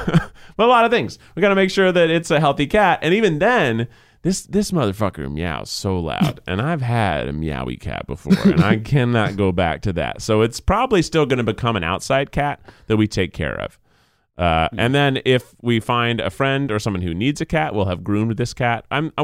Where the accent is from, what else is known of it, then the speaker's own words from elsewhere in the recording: Tennessee, United States; I grew up in Tennessee when we always took in strays.